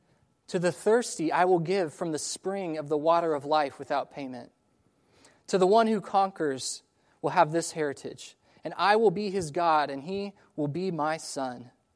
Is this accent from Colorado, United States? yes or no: yes; Colorado, United States; now in Texas, United States; I'm from Colorado, born and raised. I went to the University of Colorado, and I moved to Texas originally to work in sports broadcasting